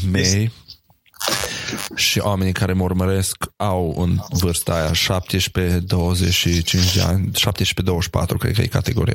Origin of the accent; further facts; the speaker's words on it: Romania; că ne place nouă așa ca și români să facem proști pe toată lumea și în stânga și în dreapta și cred că asta e una dintre marile minusuri care ne ține pe noi ca și popor în spate.